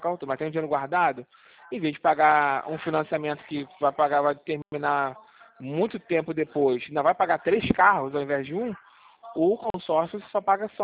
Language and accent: Portuguese; São Paulo, Brazil; Sou natural de São Paulo, né?